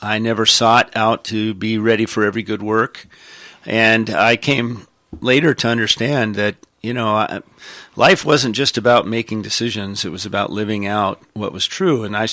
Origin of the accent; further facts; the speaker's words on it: Spokane, Washington, United States; Yeah, I was raised in Spokane, as you said. My dad was a Baptist pastor